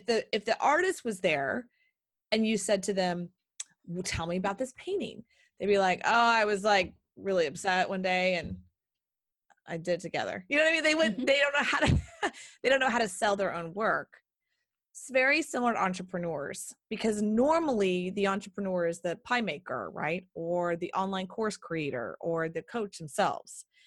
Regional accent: Texas, United States; So I grew up here in the United States in Texas. Okay. I grew up in a very Southern home, I would call it.

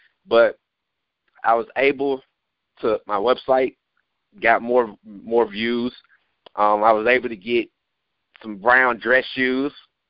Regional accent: Atlanta, Georgia, United States; like I'm from Atlanta, like the real city of Atlanta, like no outskirts, like I'm a city boy

